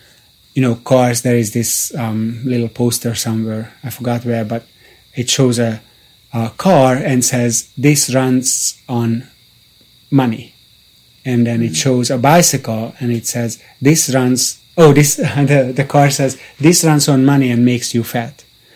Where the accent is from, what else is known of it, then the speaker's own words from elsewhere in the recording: Hungary; Yeah, I'm from Hungary originally, and there is my family.